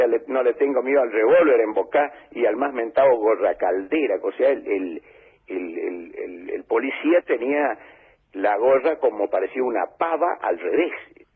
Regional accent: Argentina; esto es la resistencia, esto es la patria, estos tipos resisten y hacen que sigamos siendo argentinos, criollos, diferentes a todos

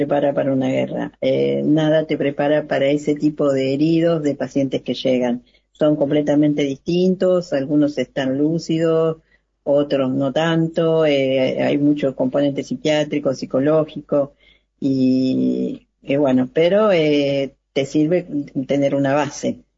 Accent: Buenos Aires, Argentina; born there; Y yo, bueno, nací acá en Buenos Aires, me recibí en la Escuela de Enfermería del Hospital Churruca, que es un hospital policial

